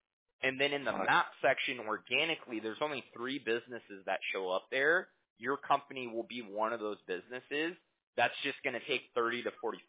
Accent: Huntington Beach, California, United States; Costa Mesa is where the company is located. I'm from Huntington Beach, though.

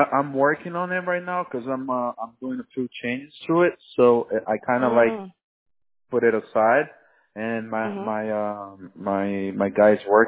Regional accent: New Jersey, United States; now in Florida, United States; Because I came from Jersey. So

